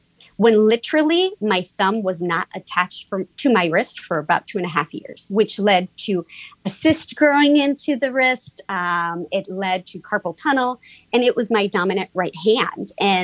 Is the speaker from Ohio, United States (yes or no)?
no; New York City, New York, United States; So my parents moved a little bit around, but they settled on Parkchester in this little home, and I grew up there.